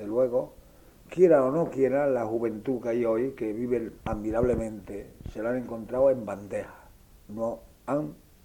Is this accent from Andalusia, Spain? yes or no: yes; Andújar, Andalusia, Spain; No era profesional, porque en mi pueblo cantaban todos los gitanos y tocaban la guitarra sin ser profesionales.